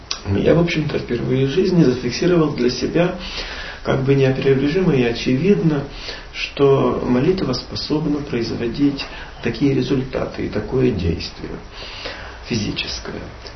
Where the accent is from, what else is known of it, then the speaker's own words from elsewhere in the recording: Altai Krai, Russia; Я родом с Алтайского края. Мама живет в городе Барнауле. Там же старший брат и большинство родственников.